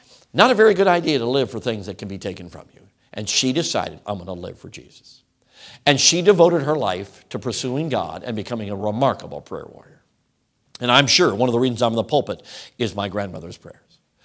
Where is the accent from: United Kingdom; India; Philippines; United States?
United States; Wisconsin; Now, I'm from Wisconsin. I think we can garden it.